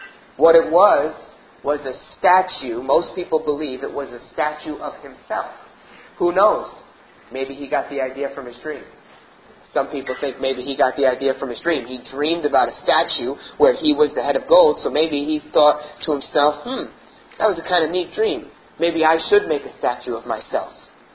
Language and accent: English; United States; Now I know in America we complain about things. And that's part of being an American, right?